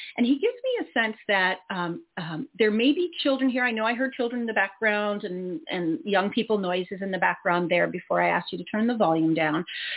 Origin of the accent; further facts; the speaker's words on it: Canada; Now, I am from Canada, and poppies are used very often by the Legion and the veterans organizations over there